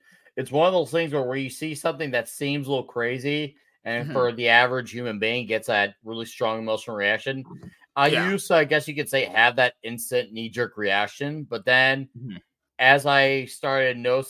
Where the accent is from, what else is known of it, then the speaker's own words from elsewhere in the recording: Chicago, Illinois, United States; Like, I was born and lived in Chicago, and then I actually went to the burbs when I was 10